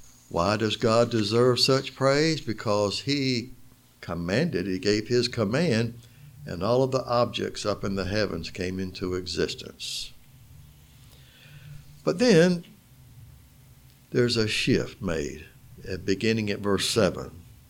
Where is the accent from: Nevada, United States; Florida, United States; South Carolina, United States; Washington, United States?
Florida, United States; also born or lived in West Tennessee; Now, I was born in Florida and raised in Florida, lived here most of my life